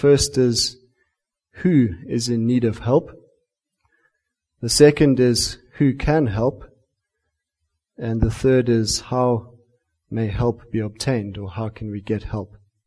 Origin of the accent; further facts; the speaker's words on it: Western Cape, South Africa; And I'm from the Cape originally.